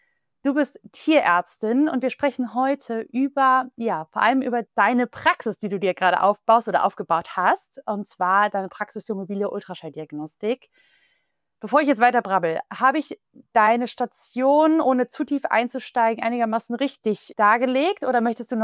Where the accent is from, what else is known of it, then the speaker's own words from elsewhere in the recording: Düsseldorf, North Rhine-Westphalia, Germany; im Raum Düsseldorf. Das ist meine Heimat.